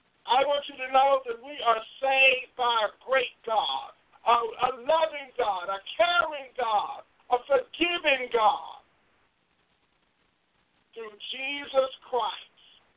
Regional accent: Vancouver, Washington, United States; And I'm here from Vancouver, Washington.

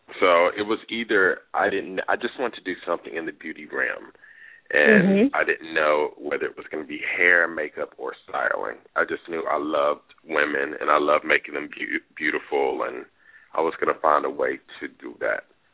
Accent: Columbus, Georgia, United States; In Atlanta, Georgia. Okay. I'm from Columbus, Georgia.

